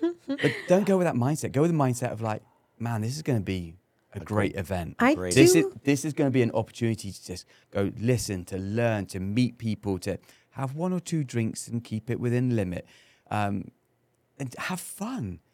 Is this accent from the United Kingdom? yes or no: yes; England, United Kingdom; I'm not an Aussie. I'm an Englishman.